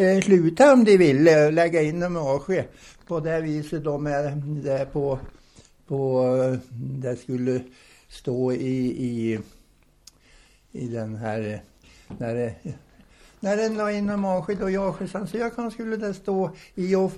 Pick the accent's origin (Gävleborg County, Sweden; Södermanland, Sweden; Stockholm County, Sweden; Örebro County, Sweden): Södermanland, Sweden; Ånhammar; Sen var det här min hemtrakt här i Ånhammen